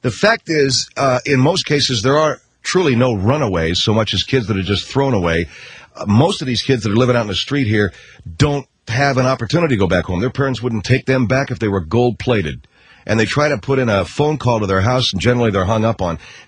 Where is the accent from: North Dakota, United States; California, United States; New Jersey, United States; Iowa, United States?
California, United States; Los Angeles; I grew up in Los Angeles. The only reason why I bring that up is because it's the only reason why I'm here. If I didn't grow up here, I wouldn't be here.